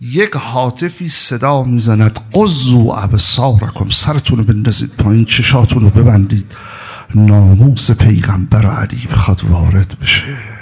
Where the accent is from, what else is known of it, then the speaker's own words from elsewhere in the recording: Iran; منم ایرانی هستم، منم مثل شما هستم